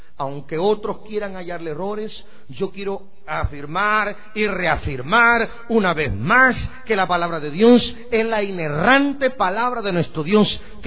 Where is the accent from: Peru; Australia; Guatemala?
Guatemala; born there; de la ciudad capital de Guatemala hacia mi pueblo, y en lo que iba manejando, que son 73 kilómetros de distancia hasta el pueblo donde yo nací